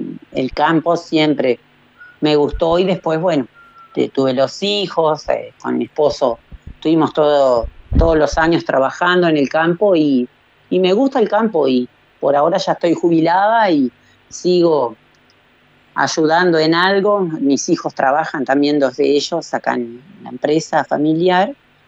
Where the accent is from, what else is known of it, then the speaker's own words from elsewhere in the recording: Colonia Valdense, Colonia, Uruguay; Yo soy oriunda de Colonia Valdense, o sea, Rincón del Rey, claro, a 8 kilómetros más o menos, sí, de Valdense.